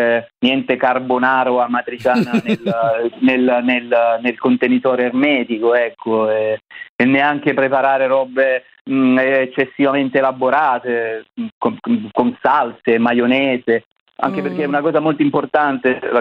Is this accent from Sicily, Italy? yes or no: yes; Sicily, Italy; Da siciliano, il picnic per me potrebbe essere, se dovessi preparare, quello della scaccia.